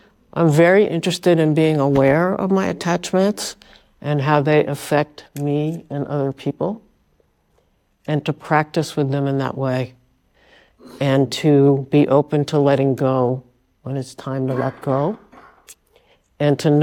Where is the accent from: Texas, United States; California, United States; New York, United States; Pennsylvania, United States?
New York, United States; Brooklyn; I grew up in Brooklyn.